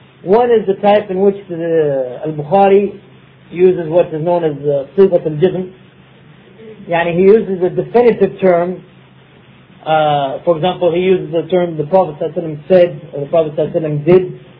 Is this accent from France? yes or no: no; Spain; Ibn Hazm, the one from Spain, my home country